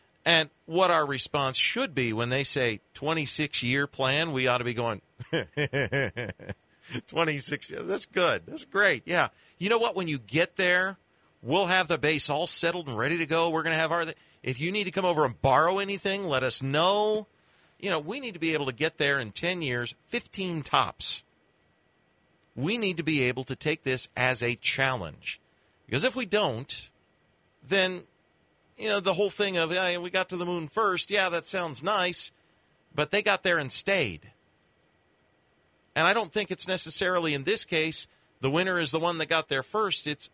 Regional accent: United States; That's what I want as an American.

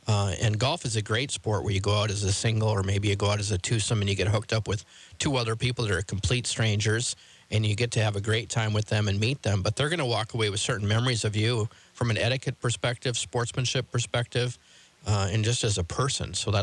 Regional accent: Lake Benton, Minnesota, United States; also born or lived in Valley City, North Dakota; And I have the same thing when I go back to my hometown of Lake Benton or my birthplace of Valley City, North Dakota.

